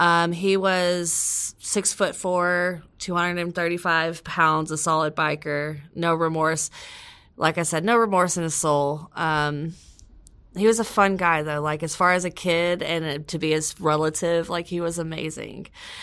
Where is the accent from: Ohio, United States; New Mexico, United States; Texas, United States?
Texas, United States; I grew up in Texas, all over Texas. Being a gypsy, we kind of move around a lot.